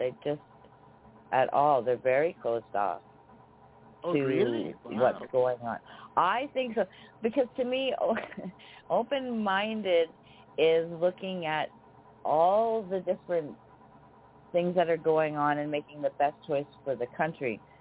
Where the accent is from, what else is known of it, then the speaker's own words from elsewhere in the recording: Canada; born there; But I'm Canadian. This is where I was born here.